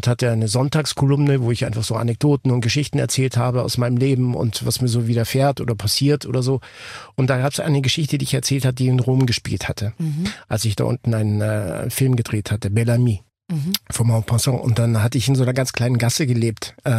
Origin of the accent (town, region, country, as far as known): Ticino, Switzerland; born there